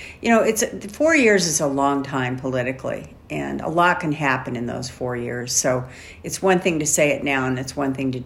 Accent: United States; And as an American, I do too.

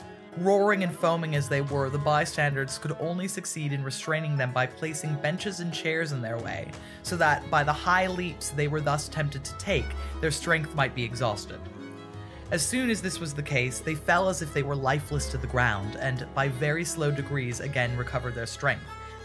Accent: Aachen, North Rhine-Westphalia, Germany; English is a second language; Well, here I am in, you know, Metz. I'm from Aachen, so, you know, it's going to take a little while to get back there.

